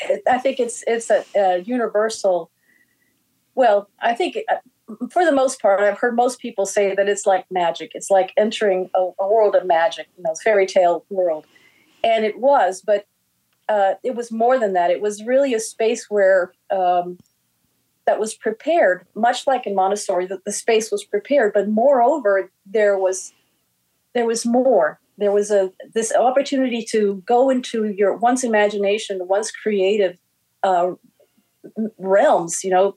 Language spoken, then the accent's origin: English; Texas, United States; I grew up in South Texas, and I attended public schools for the most part.